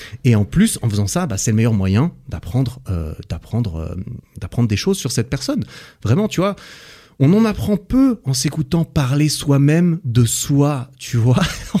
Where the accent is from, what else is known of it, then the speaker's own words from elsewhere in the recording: France; salut, je suis francophone, je suis français